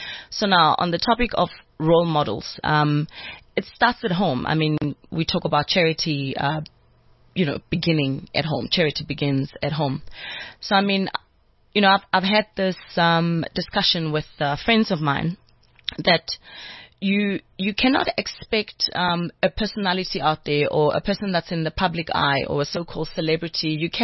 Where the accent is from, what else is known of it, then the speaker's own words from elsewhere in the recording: Pimville, Gauteng, South Africa; on the same road where you've grown up, you know, I'm from Pimville